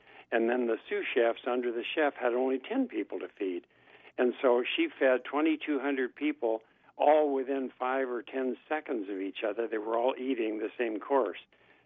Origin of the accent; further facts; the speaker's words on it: Iowa, United States; I'm from Iowa, same climate pretty much.